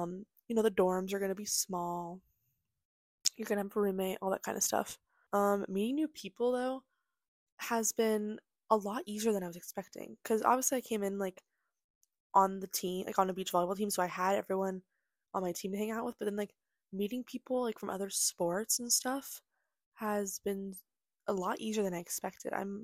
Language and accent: English; Phoenix, Arizona, United States; I'm 19 years old. I am from Arizona, Phoenix, Arizona, and I go to Lindenwood University.